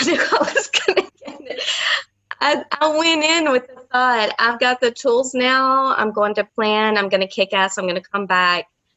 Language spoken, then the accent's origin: English; Nashville, Tennessee, United States; moved away as an adult; now in France; Yeah, I'm from Nashville, and I've been in France for like 25 years.